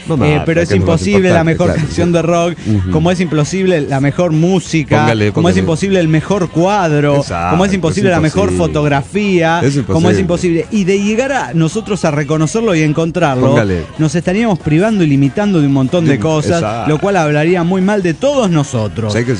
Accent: Mexico City, Mexico; del DF mexicano.

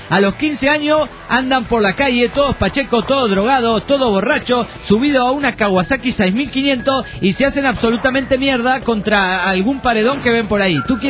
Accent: Alzira, Valencian Community, Spain; de Alcira.

